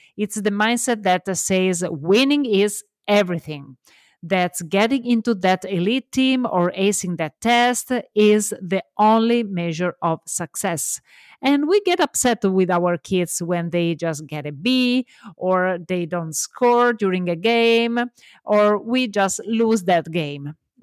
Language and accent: English; Italy; On a special note, remember always that I am Italian, so love my accent and embrace my mistakes.